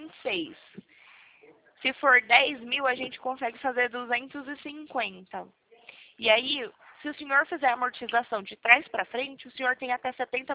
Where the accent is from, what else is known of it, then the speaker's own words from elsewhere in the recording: Cordeiro, Brazil; sou de Cordeiro. Moro ali no São Luís.